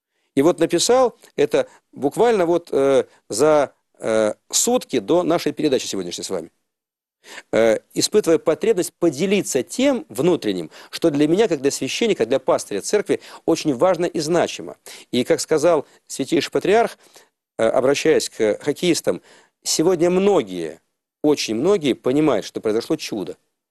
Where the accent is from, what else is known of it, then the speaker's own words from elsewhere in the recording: Rostov-on-Don, Rostov Oblast, Russia; born there; Я родился в Ростове-на-Дону, у меня казачья кровь во мне течет.